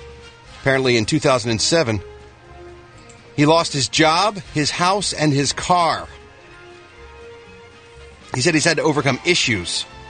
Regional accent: Philadelphia, Pennsylvania, United States; Born on this date in 1775 in my hometown of Philadelphia, Pennsylvania.

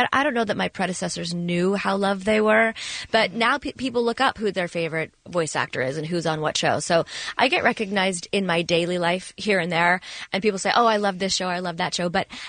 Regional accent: Toronto, Ontario, Canada; I grew up in Toronto and they didn't really know much about the business.

